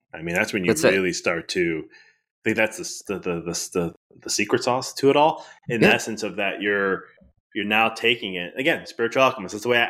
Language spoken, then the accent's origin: English; Chicago, Illinois, United States; I'm from Chicago originally. So I'm like, why did I end up in the suburbs of Chicago in a small Italian community, being Italian, being male, having these parents, having these grandparents, great-grandparents, the whole system.